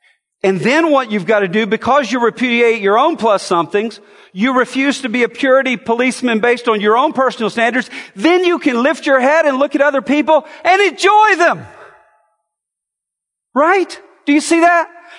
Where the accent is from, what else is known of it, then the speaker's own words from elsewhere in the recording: Alabama, United States; You know, I'm from the South. I'm from Alabama